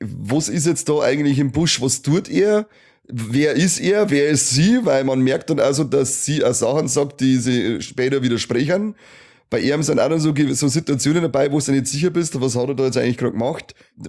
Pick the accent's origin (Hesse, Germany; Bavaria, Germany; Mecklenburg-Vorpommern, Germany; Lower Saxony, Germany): Bavaria, Germany; Ich komme aus Oberbayern